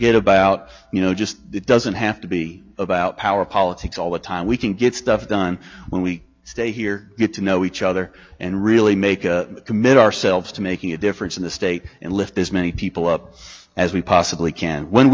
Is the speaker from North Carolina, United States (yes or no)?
yes; Pitt County, North Carolina, United States; Serving my hometown Pitt County in the State House has been the honor of my life